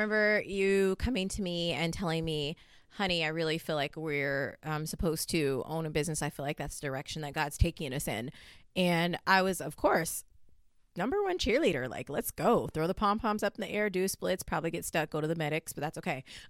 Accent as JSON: {"language": "English", "town": "Seattle", "region": "Washington", "country": "United States", "tie": "born or raised there", "said": "I had, you know, been born and raised in Seattle. All my family, all my friends, everybody was there. And I had never moved."}